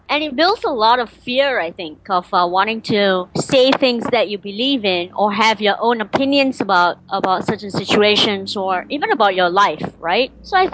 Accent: Malaysia; moved away as an adult; also born or lived in United States; now in Singapore; I live in Asia, so I live in Singapore, but my descent is I'm Indian, and I grew up in Malaysia and partly in the US. And about 15, 16 years ago, I decided to move to Singapore.

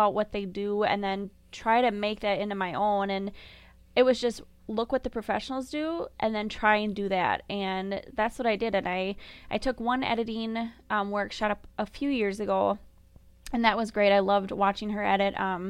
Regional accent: St. Paul, Minnesota, United States; We grew up in St. Paul, but we moved out into the country, and we absolutely love it out here.

